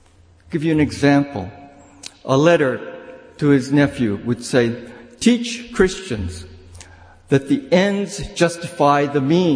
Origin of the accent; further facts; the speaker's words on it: Palolo Valley, Hawaii, United States; Now, like Kara, I was born in Hawaii, and as Kara pointed out, I grew up in Palolo Valley.